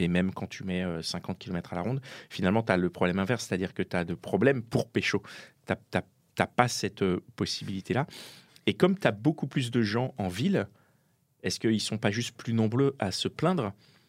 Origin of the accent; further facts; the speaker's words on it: Paris, Île-de-France, France; moi, je suis parisien